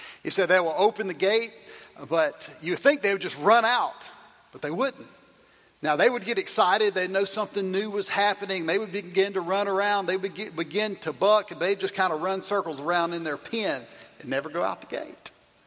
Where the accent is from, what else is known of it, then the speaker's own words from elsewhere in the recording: Tylertown, Mississippi, United States; So I grew in South Mississippi, the little city that I grew up in, Tylertown, was the only city, town in the whole county.